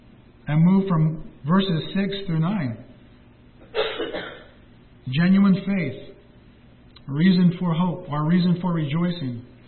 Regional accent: Anaheim, California, United States; You know, when I was young, I'm from Anaheim.

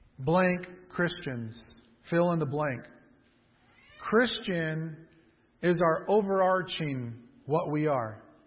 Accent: Anaheim, California, United States; I grew up in Anaheim. I grew up seeing police brutality.

